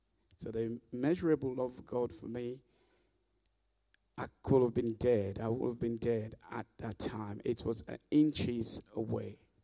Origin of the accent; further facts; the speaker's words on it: Sierra Leone; I grew up in Sierra Leone. It's just in the west coast of Africa.